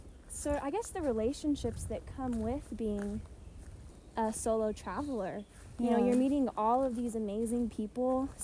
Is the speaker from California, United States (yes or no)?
no; Bellingham, Washington, United States; Sure am. I'm from Bellingham.